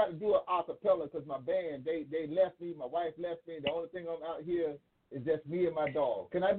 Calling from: Memphis, Tennessee, United States; I'm calling from Memphis, Tennessee, and I'm standing out here on Bill Street.

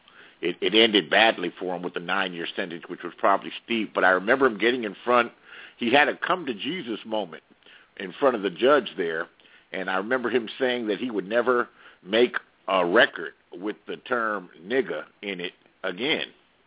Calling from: California, United States; I'm calling from California.

